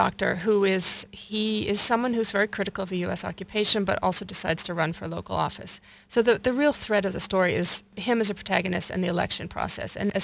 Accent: United States; I went there as an American with a sense of despair about the war and wanting to express something about that.

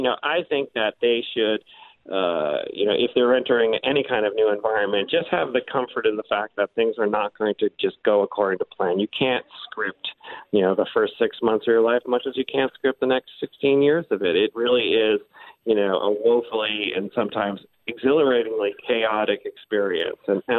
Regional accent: Massachusetts, United States; I came from Massachusetts. I was not, you know, familiar with the school terribly much

